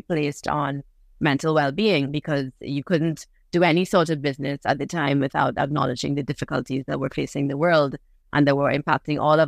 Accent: Trinidad & Tobago; also born or lived in New York, United States; I grew up on an island. I was born in New York, but I grew up on this island in Trinidad.

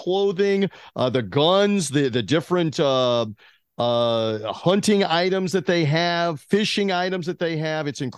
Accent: Memphis, Tennessee, United States; it was 21 years ago in my hometown. In the arena where my basketball team, my college, the Memphis State Tigers, would always play, the Pyramid in Memphis

